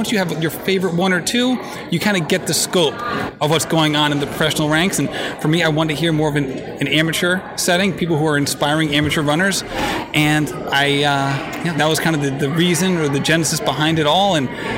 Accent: Rhode Island, United States; So I'm from Rhode Island.

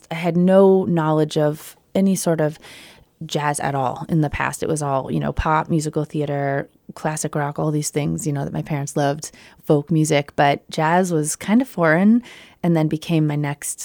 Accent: Cranston, Rhode Island, United States; also born or lived in New York City; I actually was born in New York City, moved to Rhode Island, grew up here and went to Cranston West, good old Cranston West.

